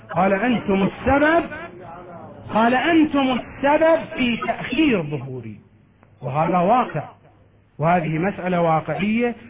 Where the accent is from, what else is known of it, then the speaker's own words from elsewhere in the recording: Iraq; أسماء المساجد عندنا في العراق أصلا نتعجب إذا يوجد مسجد باسم إمام من الأئمة